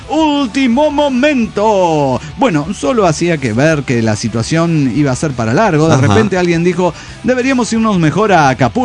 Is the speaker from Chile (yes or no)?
no; Caracas, Capital District, Venezuela; de Caracas, Venezuela.